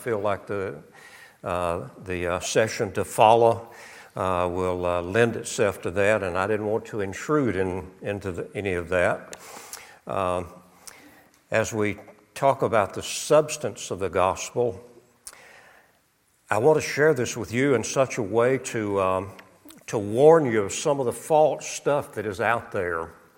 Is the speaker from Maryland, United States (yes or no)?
no; Arkansas, United States; We had Ouachita Valley, where I grew up in Ouachita County, Arkansas.